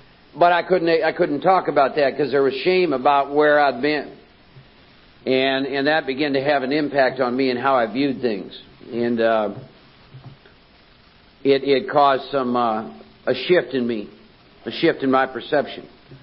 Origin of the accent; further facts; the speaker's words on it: Iowa, United States; I was born and raised in Iowa, Norwegian farming community. I'm one of 4 boys